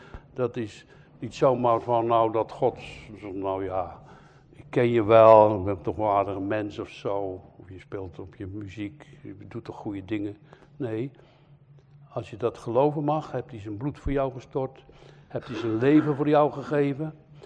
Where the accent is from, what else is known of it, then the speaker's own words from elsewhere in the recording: Suriname; Ik kwam uit Suriname.